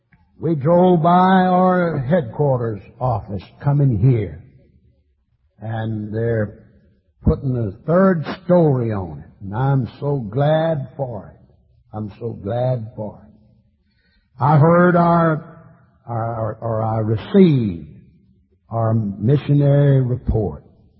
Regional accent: DeRidder, Louisiana, United States; There's a little old frame building back in DeRidder, my hometown, just a little old frame building.

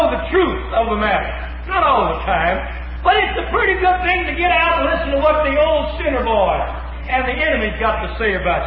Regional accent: Los Angeles, California, United States; and every friend I was raised with in Los Angeles, they're not going this way.

